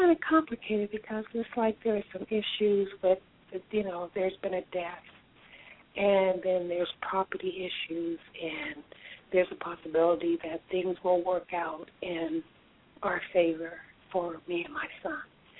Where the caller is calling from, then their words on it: Columbus, Ohio, United States; I'm calling from Columbus, Ohio.